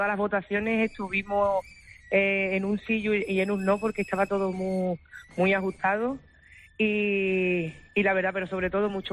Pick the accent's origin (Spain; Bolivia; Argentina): Spain; Almonte, Andalusia; con mi pueblo de Almonte cuidándome en todo momento